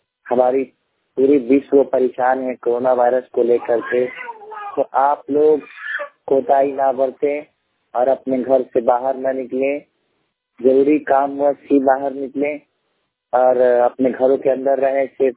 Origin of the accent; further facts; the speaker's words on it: Narpaliya, Bihar, India; मैं सारण जिला बिहार का रहने वाला हूँ, ग्राम नरपलिया प्रखंड माझी मेरा घर है।